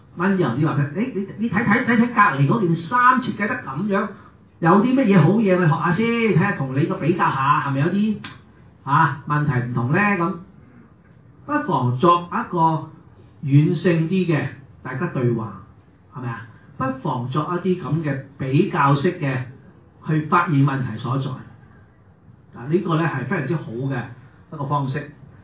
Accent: China; 尤其是我哋中國人咧，好著重歷史嘅，好著重祖先嘅

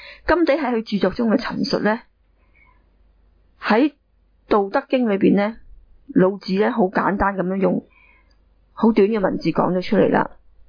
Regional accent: Hong Kong; also born or lived in Nagpur, India; 我呢喺香港土生土長嘅香港人嚟嘅，曾經呢喺納坡印度呢個納格普爾地方呢短暂居住了一段时间啦

